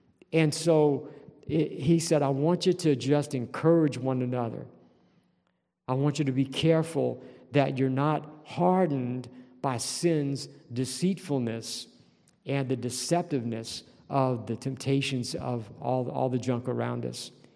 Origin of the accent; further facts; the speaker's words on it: New Orleans, Louisiana, United States; A family that I grew up with in New Orleans, you know, they were shamed by the patriarch of the family falling into sexual sin.